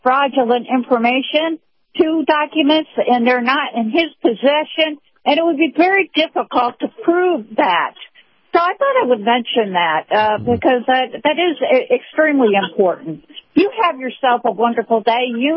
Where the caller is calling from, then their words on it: Sarasota, Florida, United States; Hello there. … from Sarasota.